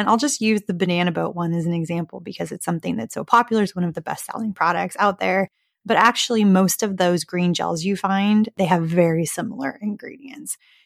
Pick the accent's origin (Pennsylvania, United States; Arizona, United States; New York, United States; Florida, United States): Arizona, United States; I grew up in Arizona. I was always in Lake Havasu or at the river. And terribly, I burned a lot when I was a kid growing up in the desert.